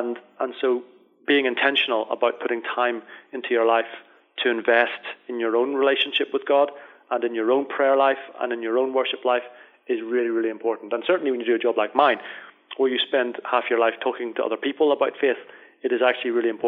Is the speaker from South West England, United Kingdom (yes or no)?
no; Northern Ireland, United Kingdom; I grew up, as people will gather from my accent, in Northern Ireland.